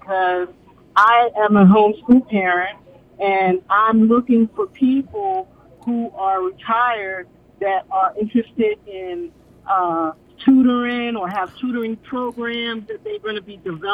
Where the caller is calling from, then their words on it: Maryland, United States; So I'm calling from Montgomery County, and what I wanted to know was what was Dr. Monica Goldstein planning on doing once she's retired?